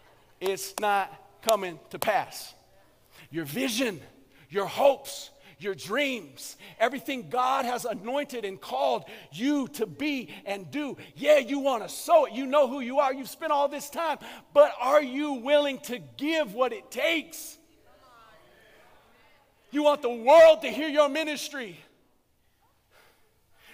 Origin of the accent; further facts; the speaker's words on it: Colorado, United States; I grew up in Colorado, and in Colorado, my grandfather had a garden and an orchard in the backyard.